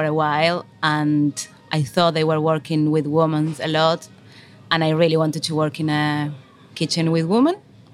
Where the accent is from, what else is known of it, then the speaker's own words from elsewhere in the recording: Argentina; moved away; I'm from Argentina. I came here 10 years ago, more or less.